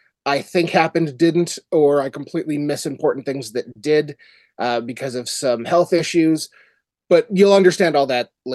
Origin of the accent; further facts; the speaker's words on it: Winnipeg, Manitoba, Canada; I live just outside Winnipeg, but I was born and raised in Winnipeg, lived there until I was 30. Now I'm like 15 minutes from the perimeter.